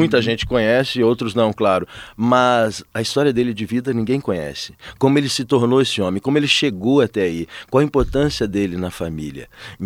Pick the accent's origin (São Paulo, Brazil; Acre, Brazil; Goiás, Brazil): Goiás, Brazil; Goiânia; que vim de Goiânia, que ralei para estar aqui